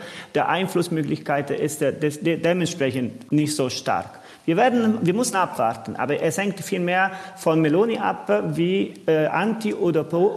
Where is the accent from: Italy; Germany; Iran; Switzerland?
Italy; Das hoffe ich ja sehr als Italiener.